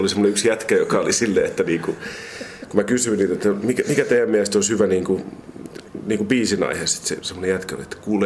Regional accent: Riihimäki, Kanta-Häme, Finland; Mä oon kotoisin Riihimäeltä ja me käytiin tuolla Junaliakadun päiväkodissa.

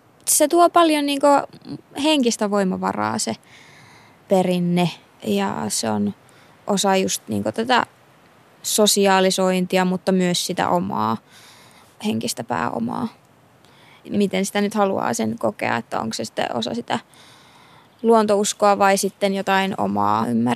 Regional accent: Utsjoki, Lapland, Finland; now in Helsinki, Finland; Mä oon kotoisin Utsjoelta ja siellä ylöskasvanut ja vastikään muuttanut Helsinkiin vajaa 3 vuotta sitten opintojen perässä. Sibelius Akatemian globaalin musiikin opintojen perässä.

